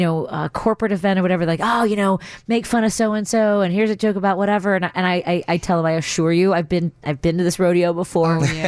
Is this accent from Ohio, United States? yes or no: no; Chicago, Illinois, United States; because I'm from Chicago.